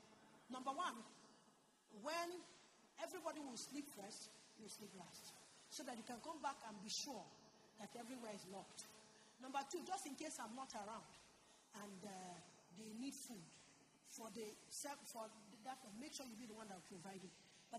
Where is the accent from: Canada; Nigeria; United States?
Nigeria; Southeast; As an Igbo person growing up in Igbo land, we had Igbo culture that you use to negotiate everything you